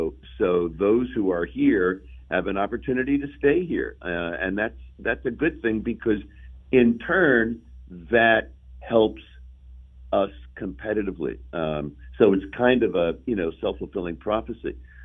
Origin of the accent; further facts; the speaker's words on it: New York City, New York, United States; now in Philadelphia, United States; I grew up in New York City. Going back to New York had absolutely no appeal to me. I love Philadelphia.